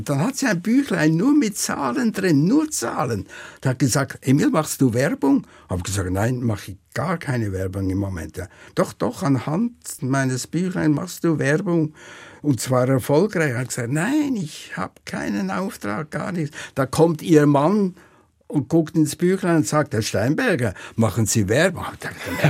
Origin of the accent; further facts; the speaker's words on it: Switzerland; ja, als Schweizer kenne ich das nicht so gut